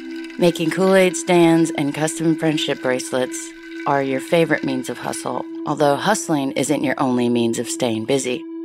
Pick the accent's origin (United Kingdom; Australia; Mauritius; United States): United States; Kankakee, Illinois; now in Alabama, United States; I currently reside in northwestern Alabama, and I was born outside of Chicago in a small town called Kankakee, Illinois.